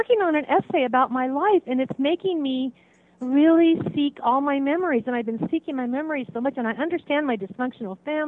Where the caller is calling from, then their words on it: Santa Cruz, California, United States; in Santa Cruz.